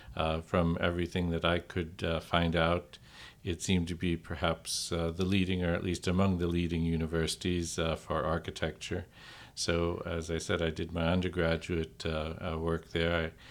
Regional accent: St. Louis, Missouri, United States; Yeah, I was born and raised in St. Louis, famous for jazz music … home, all the Mississippi River boats

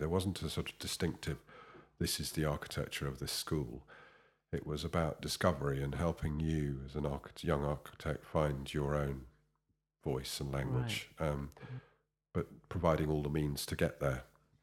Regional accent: Dewsbury, Yorkshire and the Humber, United Kingdom; born there; I was born in Dewsbury, in West Yorkshire, and Dewsbury's quite a working town, a mill town.

